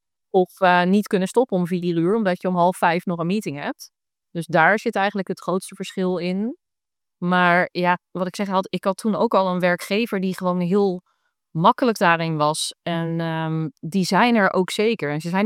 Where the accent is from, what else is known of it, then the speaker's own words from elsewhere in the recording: Netherlands; En natuurlijk als Nederlander voel je dan vaak heel veel weerstand.